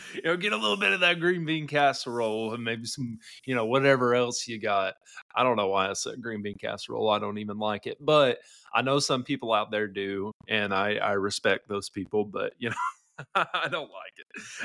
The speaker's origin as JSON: {"language": "English", "country": "United States", "said": "We're in 2024. I'm an American."}